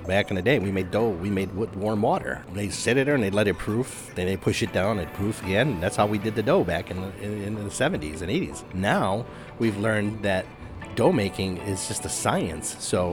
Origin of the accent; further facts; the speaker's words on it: Chicago, Illinois, United States; I grew up in Chicago. So I grew up on Cumberland and Irving and Addison on the north side.